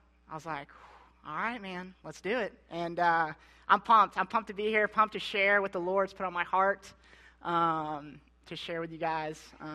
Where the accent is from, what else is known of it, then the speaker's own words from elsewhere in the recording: Kentucky, United States; I mean, you guys, I'm from Kentucky, and you guys are crazy about football down here.